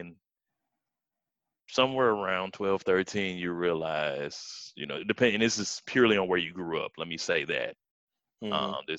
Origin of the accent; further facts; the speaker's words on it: Florissant, Missouri, United States; because at the time I grew up in Florissant, it was probably about 50-50 where I was at.